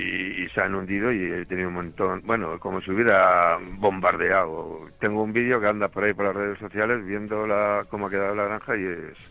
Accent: Pulgar, Castilla-La Mancha, Spain; Yo soy de Pulgar, Toledo

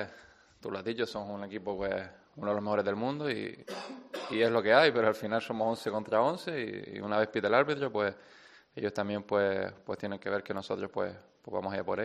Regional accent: Canary Islands, Spain; También somos cuatro canarios

